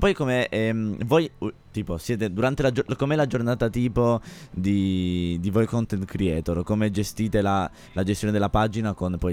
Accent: Apulia, Italy; io sono salentino.

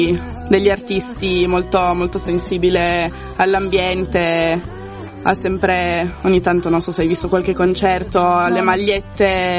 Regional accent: Turin, Piedmont, Italy; Invece io torinese doc, okay.

